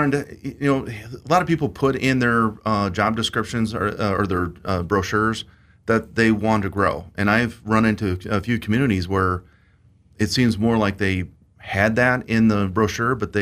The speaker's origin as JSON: {"language": "English", "town": "LaSalle Peru", "region": "Illinois", "country": "United States", "tie": "born or raised there", "lives_now": "Monmouth, United States", "said": "I'm actually from Illinois. Grew up in the LaSalle Prue area."}